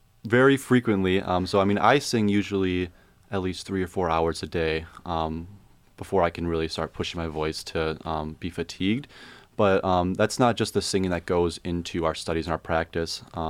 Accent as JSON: {"language": "English", "town": "Hudsonville", "region": "Michigan", "country": "United States", "said": "And I'm from Hudsonville, Michigan, so just kind of outside of Grand Rapids"}